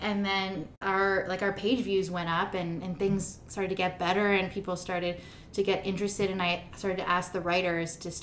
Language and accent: English; Ontario, Canada; I grew up right outside of Toronto. My family was really different than most. My dad is Indian and my mom's Italian